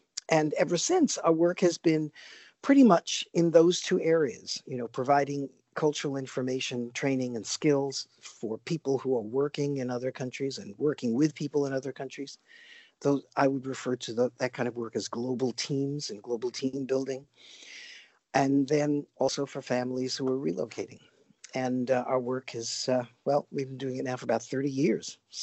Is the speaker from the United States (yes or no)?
yes; New York City, New York, United States; And growing up in New York City, which is so multicultural, I was influenced by all the different cultures that literally I lived among.